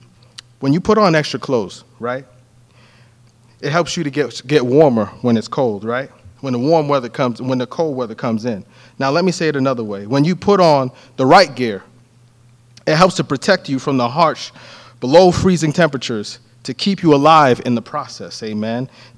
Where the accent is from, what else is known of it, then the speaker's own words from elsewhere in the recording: New York City, New York, United States; Originally, I'm from Brooklyn, New York, Crown Heights, Brooklyn, New York. And on the East Coast during this time of year, it gets significantly cold.